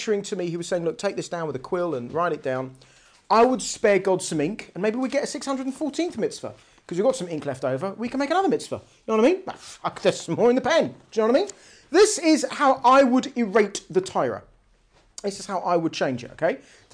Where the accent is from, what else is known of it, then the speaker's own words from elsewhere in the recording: Brighton, South East England, United Kingdom; Apparently, I grew up in Brighton, so I grew up with the sea air